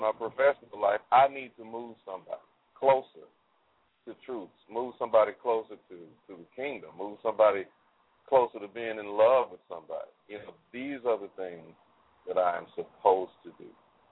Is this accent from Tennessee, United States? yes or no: yes; Memphis, Tennessee, United States; also born or lived in Chicago / Atlanta; now in Nashville, United States; And my hometown is Memphis, Tennessee, and that will always be number one just because that's home. But I've lived in Atlanta. I've lived here in Nashville.